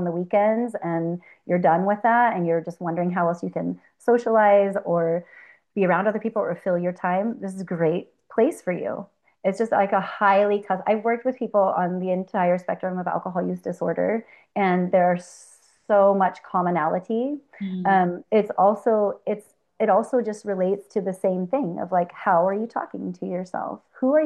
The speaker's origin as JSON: {"language": "English", "region": "California", "country": "United States", "said": "You know, like I'm from California, so maybe a bear to me means California or something like that."}